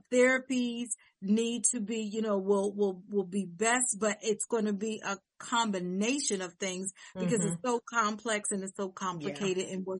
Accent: New Jersey, United States; when I was doing my internship in New Jersey, yay, my home state, and I was doing my internship there in Newark, New Jersey

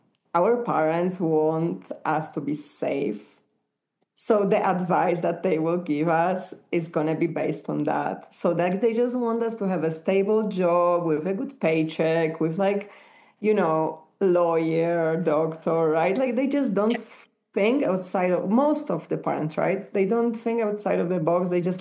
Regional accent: Poland; English is a second language; now in Colombia; So I'm from Poland. I live in Colombia currently.

